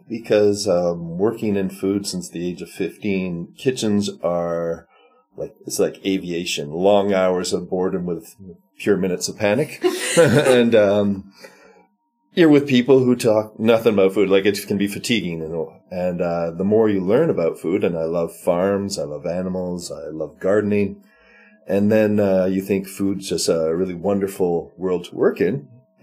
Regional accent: Montreal, Quebec, Canada; I'm from Montreal, but my dad built a place in Magog in the 60s.

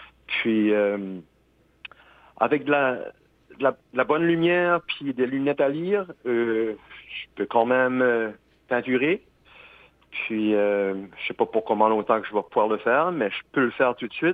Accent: Louisiana, United States; j'ai grandi à Chétiquan, puis comme la Louisiane, on a une culture riche en musique

